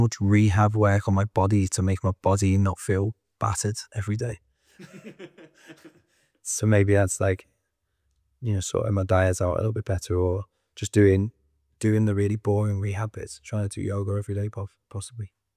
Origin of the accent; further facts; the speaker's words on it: the north of England, United Kingdom; it's just that I'm from the North probably.